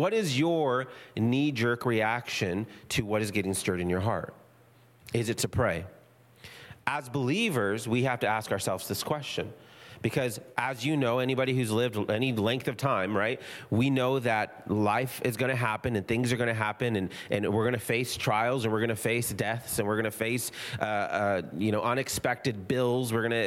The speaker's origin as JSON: {"language": "English", "town": "Moses Lake", "region": "Washington", "country": "United States", "tie": "born there", "said": "I have tons of family in Texas. We could have been in Texas. I was born in Moses Lake. I could have been living in Moses Lake."}